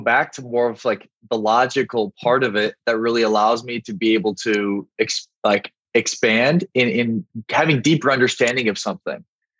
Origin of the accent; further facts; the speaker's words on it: South Dakota, United States; And for me, I'm from South Dakota. It's put your head down, you work hard, you don't talk about your emotions, you don't talk about your accomplishments, you're very independent, you're very autonomous, you just do what you need to do.